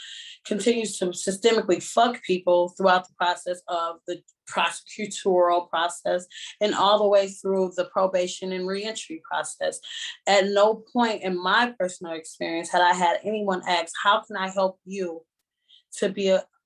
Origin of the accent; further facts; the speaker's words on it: St. Paul, Minnesota, United States; And I have been born and raised in the St. Paul metro area my entire life.